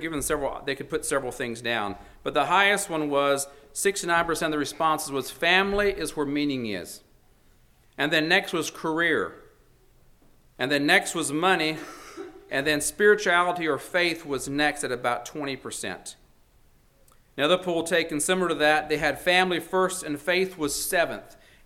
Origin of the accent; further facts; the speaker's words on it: the South, United States; maybe this next thing I share shows I'm from the South, because we don't have much snow and we don't have many hills.